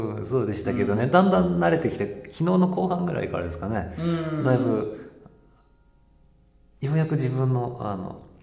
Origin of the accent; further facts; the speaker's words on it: Fukushima, Japan; now in Tokyo, Japan; はい、今東京の方で、活動しております。福島出身なんですけどね。